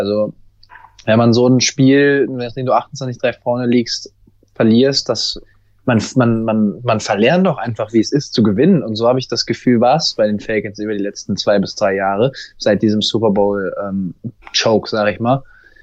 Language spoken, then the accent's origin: German; Cologne, North Rhine-Westphalia, Germany; einfach weil es auch meine Heimatstadt ist, beziehungsweise ich wohne nur 15 Minuten von Köln.